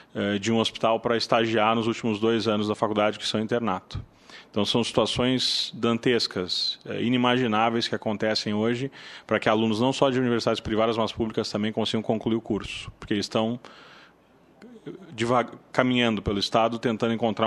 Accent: Rio Grande do Sul, Brazil; moved away as an adult; now in São Paulo, Brazil; Sou gaúcho, me formei no Rio Grande do Sul, mas exerço a profissão em São Paulo já há mais de 10 anos

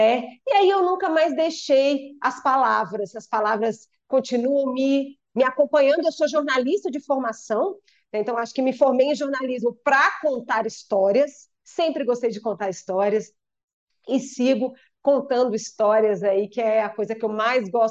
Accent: Brasília, Federal District, Brazil; Bom, eu sou brasiliense, sou autora de quatro livros.

